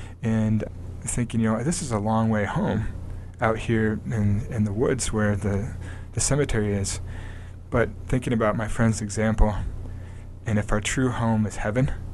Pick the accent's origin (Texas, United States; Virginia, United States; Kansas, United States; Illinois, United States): Kansas, United States; Well, where I grew up in Kansas, they say it's so flat you can see your dog run away for a week. It's not true where I come from, which is the northeastern part of the state, where there's lots of hills and lakes and forests.